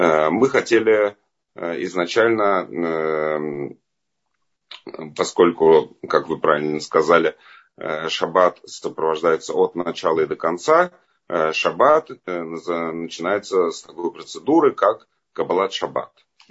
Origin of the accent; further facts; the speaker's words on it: Moscow, Russia; Я живу в Москве большую часть своей жизни. Я родился в Москве. Я учился тоже большую часть в Москве, но немножко учился тоже в Израиле, немножко учился в Америке.